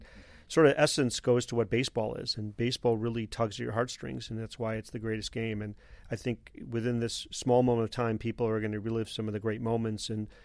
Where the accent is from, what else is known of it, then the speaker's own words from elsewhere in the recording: Milwaukee, Wisconsin, United States; I was a kid growing up in Milwaukee, and I remember the Brewers coming here.